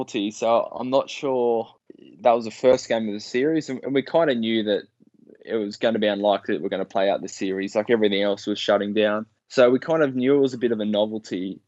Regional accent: New South Wales, Australia; My club's Penrith, but we were technically Blue Mountain. So we're about 10 minutes the other side. So we're fringe of Sydney, not quite country

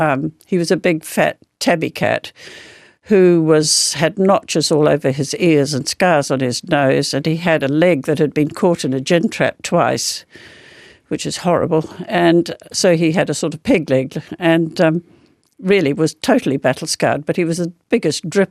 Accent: Bay of Plenty, New Zealand; I grew up in the Kaingaroa Plantation, which is a very big forest in New Zealand of pine trees.

